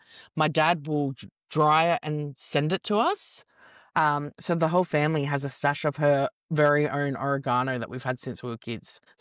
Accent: Australia; now in United States; because I suppose being an Aussie in America, you're a bit of a novelty

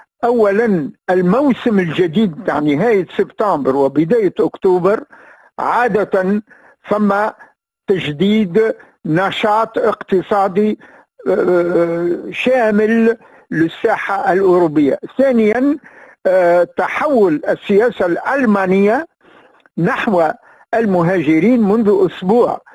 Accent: Tunisia; اعتقادي أن هذا نجم نطرحوه كتونسيين

